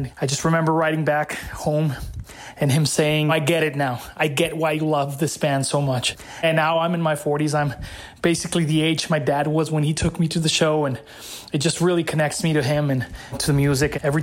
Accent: Ciudad Juarez, Chihuahua, Mexico; I'm from Ciudad Juarez, Chihuahua, Mexico, right across the border from El Paso, Texas.

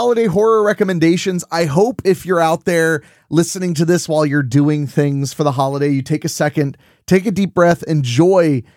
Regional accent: Midwest, United States; I have a Hispanic name and I grew up in the Midwest.

